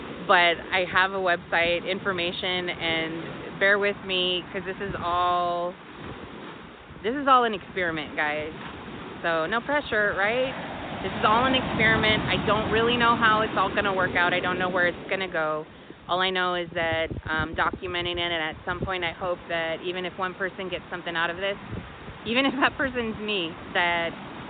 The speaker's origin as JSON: {"language": "English", "region": "California", "country": "United States", "tie": "born or raised there", "also_born_or_lived": "San Luis Obispo County", "said": "I was born and raised in California on the Central Coast, in between, halfway exactly, between San Francisco and Los Angeles in San Luis Obispo County."}